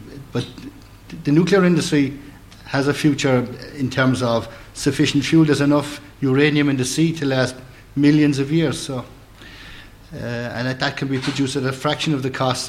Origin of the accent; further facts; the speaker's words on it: Cork, Munster, Ireland; I'm also from Binney, and I'm from the centre of the universe in the south, which is Cork.